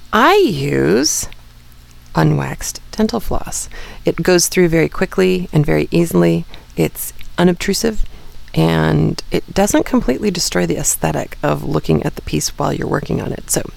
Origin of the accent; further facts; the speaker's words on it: Tucson, Arizona, United States; because usually in Tucson, I drive. It's my hometown, and I know my way around even now a little bit better than my husband does